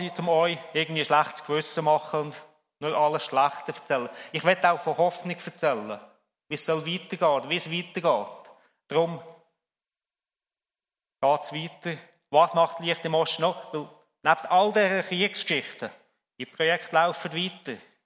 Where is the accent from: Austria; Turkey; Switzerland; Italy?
Switzerland; Bei uns in der Schweiz ist ja das normal.